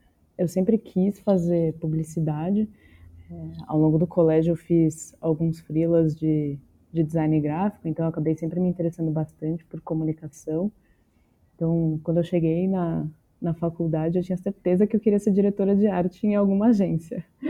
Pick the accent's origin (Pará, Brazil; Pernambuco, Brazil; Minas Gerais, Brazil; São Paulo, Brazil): São Paulo, Brazil; Eu tenho 27 anos, eu sou de São Paulo